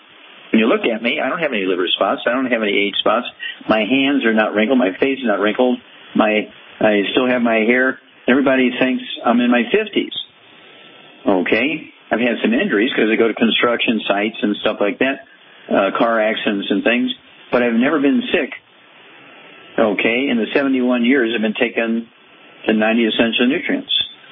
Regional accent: Missouri, United States; Okay, let's go to Missouri, my home state.

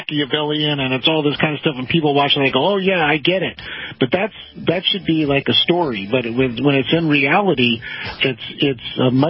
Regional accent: United States; as I was growing up in America, we always thought that the civil rights movement was a good thing

